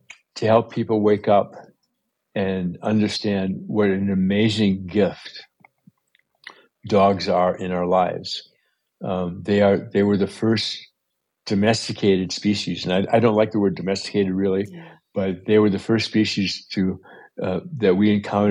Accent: United States; kind of because I'm an American male, Stoicism is kind of built into the system.

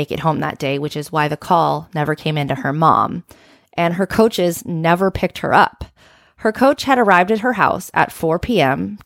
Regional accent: California, United States; growing up in the Bay Area, but I didn't grow up in Dublin

